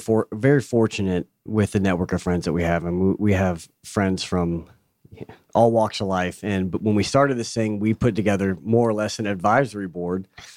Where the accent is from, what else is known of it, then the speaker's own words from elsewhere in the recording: Atlanta, Georgia, United States; also born or lived in Miami; Pretty young. So we moved to Atlanta from Miami and grew up here.